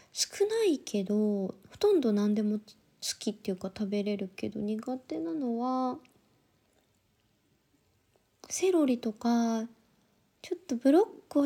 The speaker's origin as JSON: {"language": "Japanese", "region": "Kansai", "country": "Japan", "accent": "Kansai dialect", "lives_now": "Tokyo, Japan", "said": "出身は関西です。でも東京が長いから、ちょっと関西弁パッと出てこない、はい、ですが関西弁で喋りかけられたらめっちゃ関西弁が出ます。"}